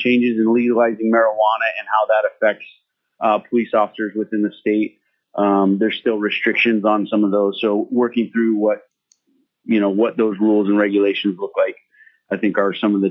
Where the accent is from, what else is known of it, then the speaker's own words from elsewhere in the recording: Fairbanks, Alaska, United States; I was born and raised here in Fairbanks.